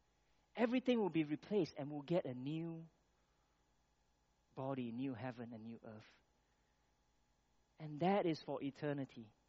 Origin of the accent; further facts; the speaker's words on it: Malaysia; You know, we sit here as Malaysian, complain about the state of our country.